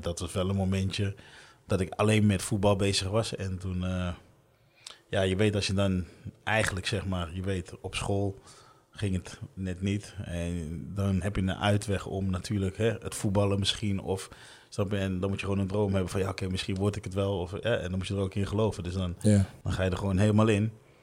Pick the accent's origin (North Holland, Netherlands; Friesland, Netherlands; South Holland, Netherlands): South Holland, Netherlands; Rotterdam; Ik kom toen pas in Nederland. Daar ben ik opgegroeid in Delfshaven in Rotterdam. Hele gezellige buurt, heel veel vrienden.